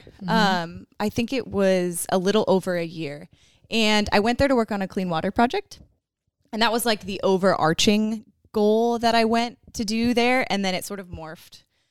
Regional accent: Concord, California, United States; Yeah. I grew up in Concord, California.

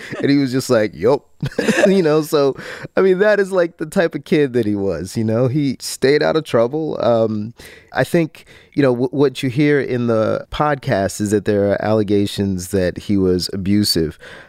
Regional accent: Jacksonville, Florida, United States; I'm from Jacksonville, Florida. I have a lot of family members that live in rural parts of the country.

